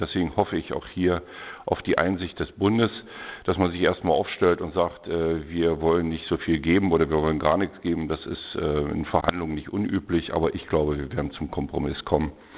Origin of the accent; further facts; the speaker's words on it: Naundorf, Brandenburg, Germany; born there; Geboren in Naundorf am Rande des Tagebaus Jenschwalde.